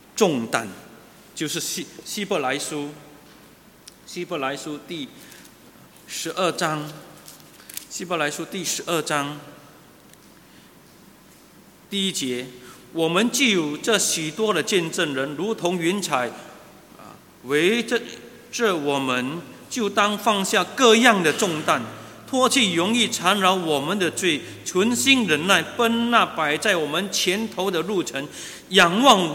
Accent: Singapore; 好像我们新加坡人所说的，你有宝啊

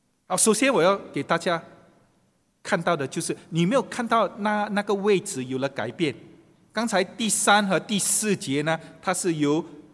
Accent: China; 所以我们中国人说，人呢有生老病死

